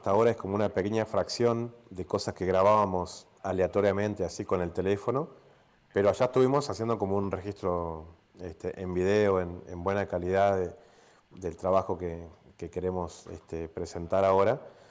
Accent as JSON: {"language": "Spanish", "country": "Argentina", "said": "yo soy de Argentina, soy de un país que tiene dos islas invadidas por la OTAN"}